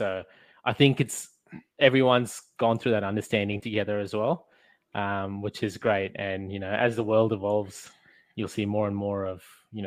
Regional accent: Australia; I grew up in Australia

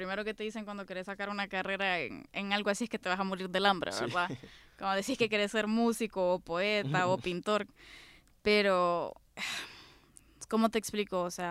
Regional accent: Honduras; now in United States; Me siento en el gate a esperar con otros hondureños y todos están hablando de lo mismo.

